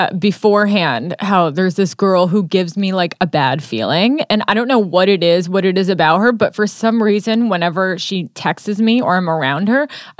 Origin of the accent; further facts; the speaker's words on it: New York, United States; now in Los Angeles, United States; I'm from New York, and I can really feel the difference of how I just don't walk as much when I'm here.